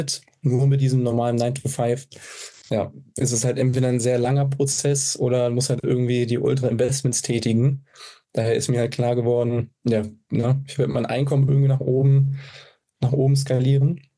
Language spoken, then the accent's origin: German; Frankfurt, Hesse, Germany; 23, komme aus Frankfurt